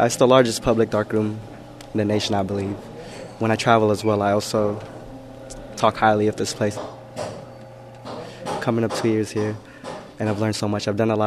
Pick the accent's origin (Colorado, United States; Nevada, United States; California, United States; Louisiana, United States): California, United States; San Francisco; I am from South of Market